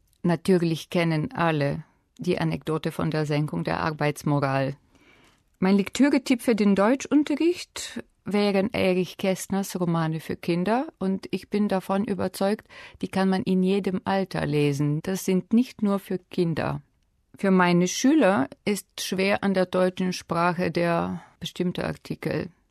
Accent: Sofia, Sofia City, Bulgaria; Ich komme aus Bulgarien, aus Sofia. Ich bin im Jahr 1968 geboren. Ich arbeite als Deutschlehrerin am deutschsprachigen Gymnasium in Sofia.

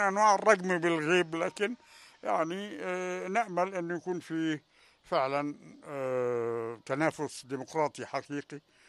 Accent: Egypt; أنا باعتباري مصري شديد الإيمان بمصريتي

